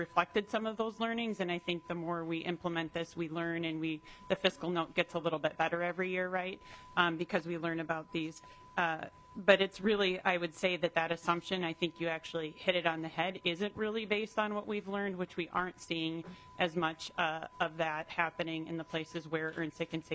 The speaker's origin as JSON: {"language": "English", "town": "Duluth", "region": "Minnesota", "country": "United States", "said": "I'm from Duluth"}